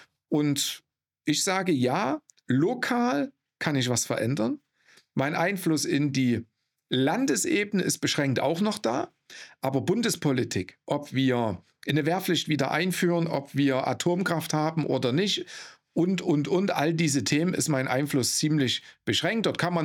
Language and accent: German; Altenburg, Thuringia, Germany; born there; Ich bin in Altenburg geboren